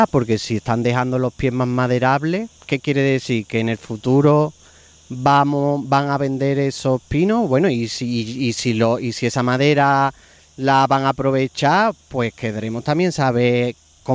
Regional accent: Gilena, Andalusia, Spain; yo soy de aquí, de Gilena, yo me he criado en la ladera de la sierra y yo he estado jugando siempre en la sierra

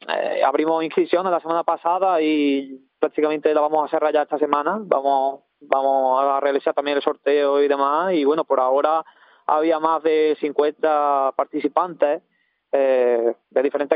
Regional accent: Pedrera, Andalusia, Spain; porque al final son amigos míos, son de Pedrera, de mi pueblo

